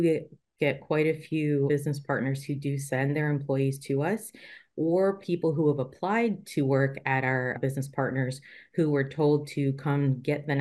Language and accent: English; Michigan, United States; now in Florida, United States; So just like a lot of people in Florida, I'm a transplant. So I'm originally from Michigan. I did all my schooling there.